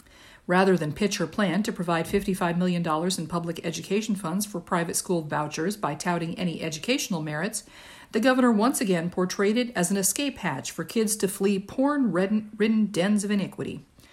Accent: Iowa, United States; Iowa. My dad taught science at a small, rural school and eventually became a guidance counselor at my hometown high school.

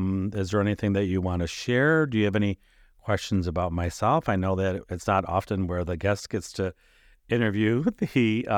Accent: Rochester, New York, United States; also born or lived in Atlanta; now in St. Petersburg, United States; I grew up in Rochester, New York. I moved to Atlanta, Georgia, and now I live in St. Petersburg, Florida.

